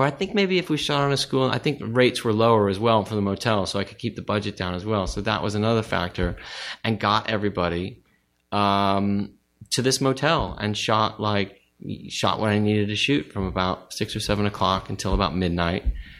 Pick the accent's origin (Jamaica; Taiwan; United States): United States; Studio City, California; In Studio City.